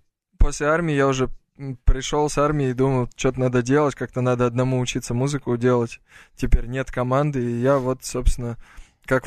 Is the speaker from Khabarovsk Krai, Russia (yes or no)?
yes; Khabarovsk, Khabarovsk Krai, Russia; born there; Я родился в Хабаровске в 90-м году.